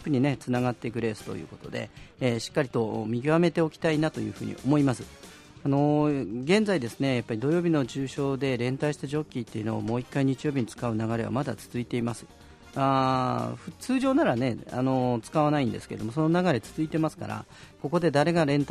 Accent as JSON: {"language": "Japanese", "region": "Kyoto", "country": "Japan", "tie": "born or raised there", "said": "私地元の京都ですからね"}